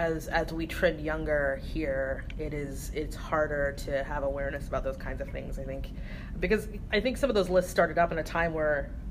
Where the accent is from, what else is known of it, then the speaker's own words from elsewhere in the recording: Anderson, Indiana, United States; No, I am from Indiana. I'm from a little northeast of Indianapolis, a town called Anderson.